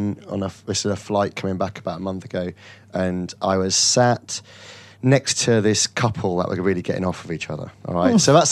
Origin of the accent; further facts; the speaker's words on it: England, United Kingdom; It takes up enough courage as an Englishman to ask to move seats on a plane in the first place.